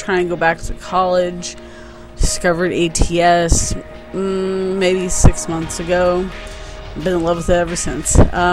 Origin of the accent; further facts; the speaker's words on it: California, United States; also born or lived in Van Nuys; now in Alamogordo, United States; I was born in California, Van Nuys. Lived in Ventura County for 13 years and then moved out here to Alamogordo.